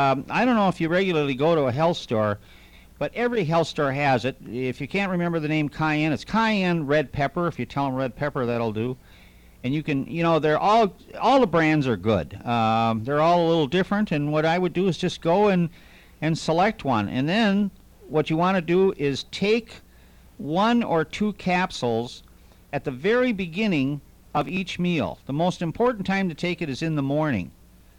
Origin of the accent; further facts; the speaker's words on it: Minnesota, United States; You know, I grew up in Minnesota. The hottest thing I ever had was once in a while I'd put pepper on my eggs.